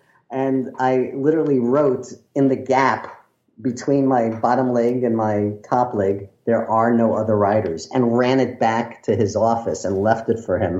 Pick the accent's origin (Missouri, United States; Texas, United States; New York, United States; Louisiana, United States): New York, United States; Brooklyn; accent: Brooklyn; my Brooklyn accent is behaving itself well at the moment.